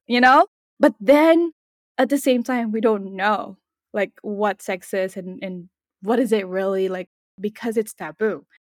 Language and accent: English; Philippines; I'm a Filipina, and the Philippines is a Catholic country for the most part.